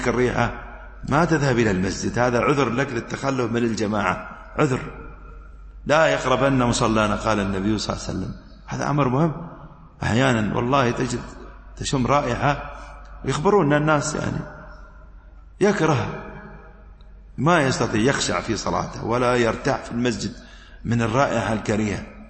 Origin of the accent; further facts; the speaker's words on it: United Arab Emirates; نحن الحمد لله عندنا في الإمارات هذا الشيء